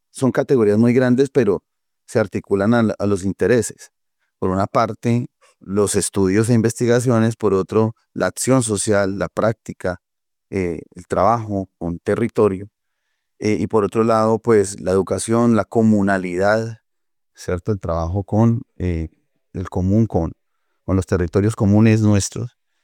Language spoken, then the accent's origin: Spanish; Colombia; en la zona sur, de donde soy oriundo